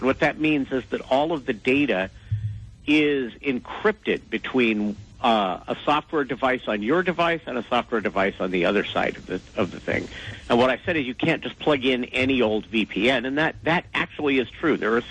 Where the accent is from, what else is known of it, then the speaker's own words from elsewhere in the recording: Huntington Beach, California, United States; That's my hometown of Surf City, but I'm talking to you from Seattle.